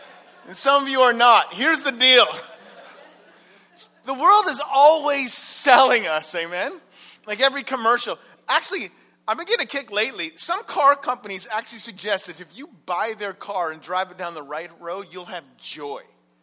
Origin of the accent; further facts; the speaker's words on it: Canada; because I'm a Canadian